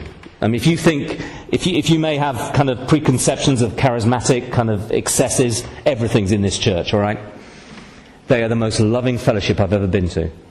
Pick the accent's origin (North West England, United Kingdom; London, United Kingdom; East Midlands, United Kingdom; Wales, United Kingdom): North West England, United Kingdom; Manchester; I come from Manchester, but where I ministered for 20 years was a bit posh.